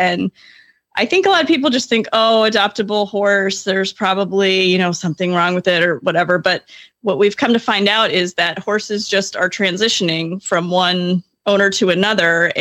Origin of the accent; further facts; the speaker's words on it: Laguna Hills, California, United States; from Laguna Hills, California